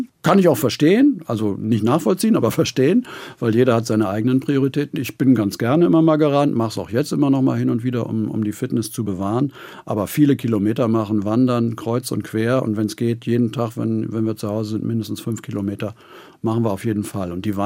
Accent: Germany; In meiner alten Heimat an der Wesermündung, da hat das alles ein bisschen länger gedauert.

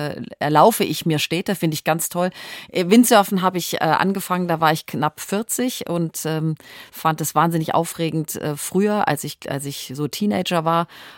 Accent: Ludwigsburg, Baden-Württemberg, Germany

